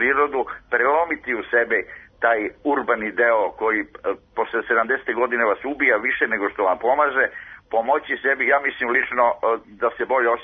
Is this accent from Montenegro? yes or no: no; Belgrade, Serbia; ja sam Beograđanin koji je završavao u Beogradu školu i živeo sa roditeljima i studije i posle studija i tako dalje. Odrastao u centru Beograda u Balkanskoj ulici poznatoj